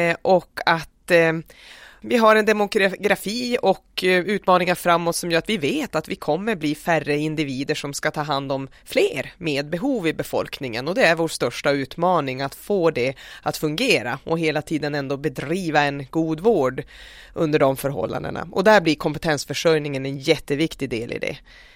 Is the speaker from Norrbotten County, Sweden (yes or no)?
yes; Boden, Norrbotten County, Sweden; now in Kalix, Sweden; Jag kommer från Boden och bor i Kalix sedan 2005.